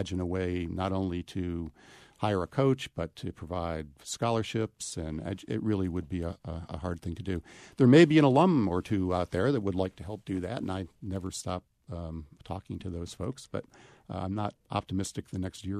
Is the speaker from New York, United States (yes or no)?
yes; Syracuse, New York, United States; I grew up in Syracuse and watched Jim Brown play lacrosse and football